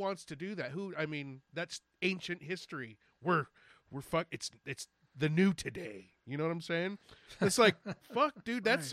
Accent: California, United States; Where am I from? I'm from here, dude. I grew up in California. He goes, you're not from Mexico? No.

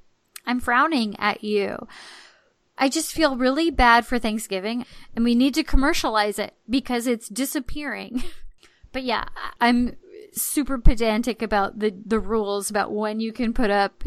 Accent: San Diego, California, United States; And maybe this isn't from growing up Jewish, but from growing up in San Diego, but it's like, they don't need snow.

